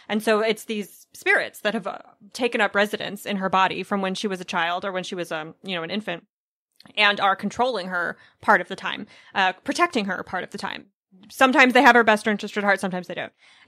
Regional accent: United States; but, you know, I'm an American

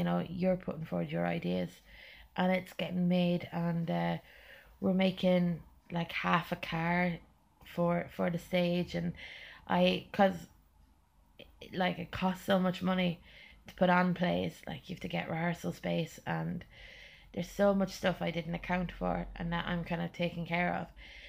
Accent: Mullingar, Leinster, Ireland; And then Mullingar. Oh, Mullingar, my hometown.

